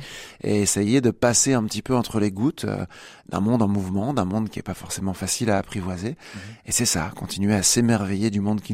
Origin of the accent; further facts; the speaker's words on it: Cormontreuil, Grand Est, France; je suis retourné chez moi à Cormontreuil.